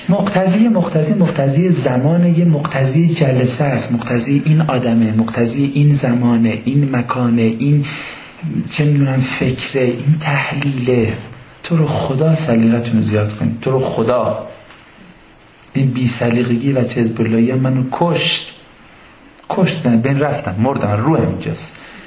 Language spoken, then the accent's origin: Persian; Mashhad, Razavi Khorasan, Iran; من اهل مشهدم